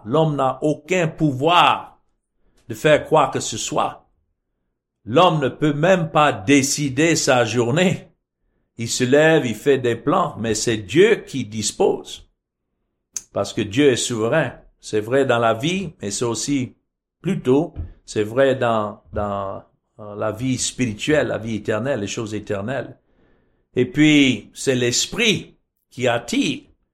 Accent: United States; Je suis américain, je ne suis pas africain.

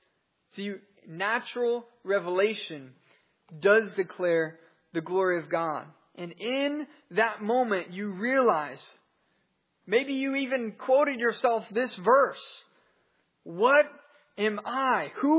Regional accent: Dallas, Texas, United States; now in Arkansas, United States; I'm from the Dallas metro area.

